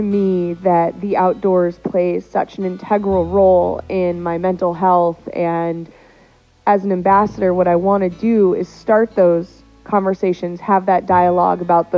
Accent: Los Angeles, California, United States; also born or lived in Montana; I grew up in Los Angeles, so I literally didn't go camping for the first time until I was like 16. But after that first time, I was hooked. I ended up moving to Montana

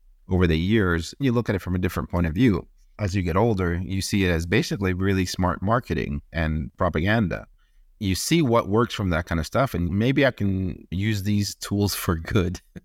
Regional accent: Cuba; I grew up in Cuba as a kid where if someone punched you, you punched him back. I wasn't raised to be gentle.

